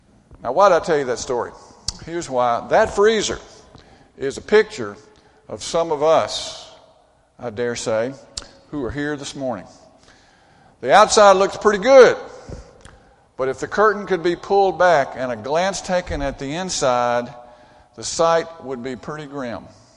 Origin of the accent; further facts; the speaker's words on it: Brandon, Mississippi, United States; I grew up in Brandon. In Rankin County.